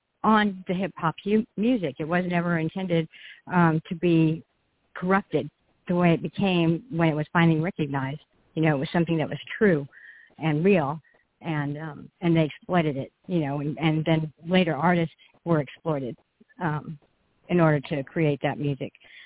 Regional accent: California, United States; born there; I live in California, 909 area, the Inland Empire, i.e.

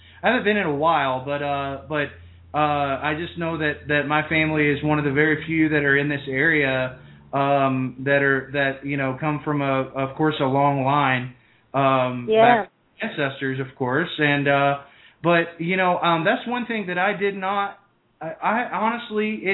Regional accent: Tennessee, United States; when I first moved up there, and I'm from Tennessee

